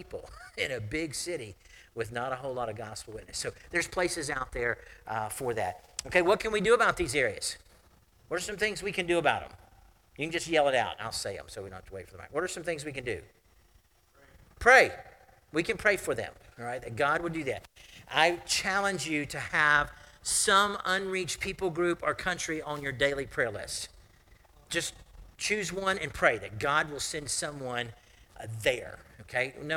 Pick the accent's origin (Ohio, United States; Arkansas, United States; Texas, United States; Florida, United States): Florida, United States; Lakeland; My hometown of Lakeland, Florida, runs somewhere between 250,000 to 350,000 people.